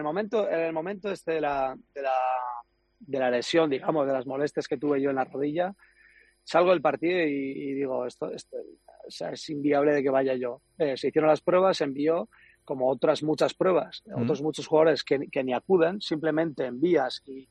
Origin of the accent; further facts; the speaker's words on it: Basque Country, Spain; Pero seguramente la gente una porque saben que soy vasco.